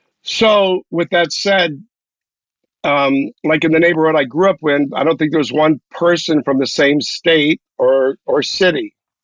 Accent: Miami, Florida, United States; Well, you have to realize I grew up in Miami, so Miami's very transient in a way.

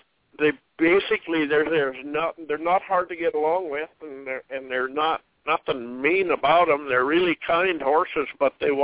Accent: Montana, United States; I was born and raised near the Canadian border in central Montana.

